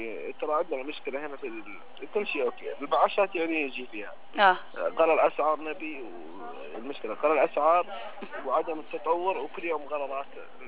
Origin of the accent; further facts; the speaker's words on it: Kuwait; born there; لا الكويت